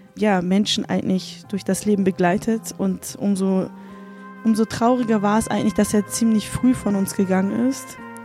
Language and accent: German; Sivas, Turkey; Das ist eigentlich so ein paar hundert Kilometer entfernt von dem Ort, wo ich herkomme, wo meine Familie herkommt, aus Sivas.